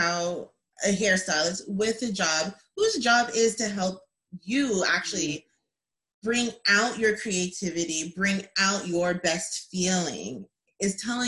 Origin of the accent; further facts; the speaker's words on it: Kingston, Canada; I grew up in a small town, well, a smaller city, I should say. I grew up in Kingston, so mostly white people.